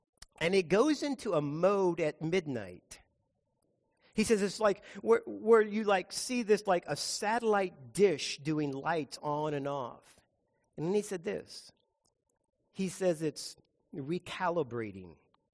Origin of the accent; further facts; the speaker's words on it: Boulder, Colorado, United States; Some of you know I grew up in Boulder. I used to ride my bike by there all the time.